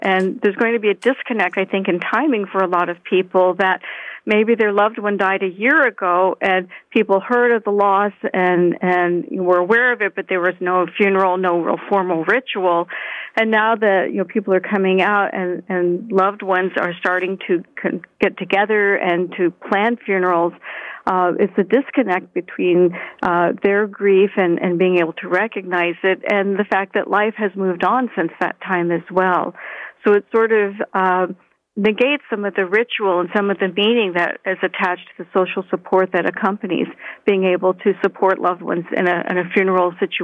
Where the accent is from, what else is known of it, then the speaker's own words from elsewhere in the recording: Florida, United States; Well, I'm originally from Florida